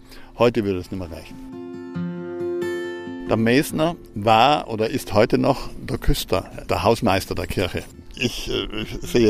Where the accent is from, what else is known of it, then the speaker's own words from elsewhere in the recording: Villnöß, Trentino-Alto Adige, Italy; in Südtirol, kommen aus dem Vilnöstal, wo ich herkomme.